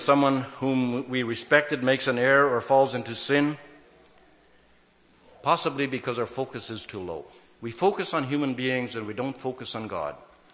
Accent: Rainier, Ontario, Canada; and I grew up in Rainier, Ontario.

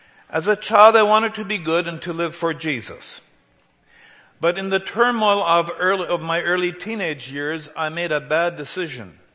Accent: Kleefeld, Manitoba, Canada; and I was raised in the EMC. I grew up in Cleefeld, close to Steinbeck.

